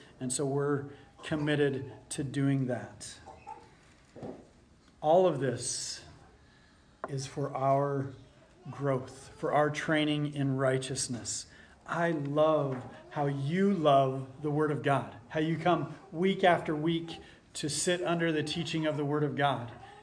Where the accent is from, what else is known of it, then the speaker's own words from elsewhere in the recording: Los Alamos, New Mexico, United States; they asked where I was from, and I said I was originally from Los Alamos, New Mexico